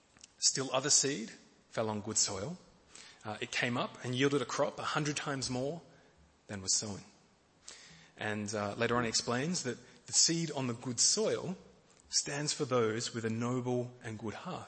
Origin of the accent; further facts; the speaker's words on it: Emerald, Victoria, Australia; I grew up in Emerald, which is a town 20 minutes that way in the Dandenong Ranges.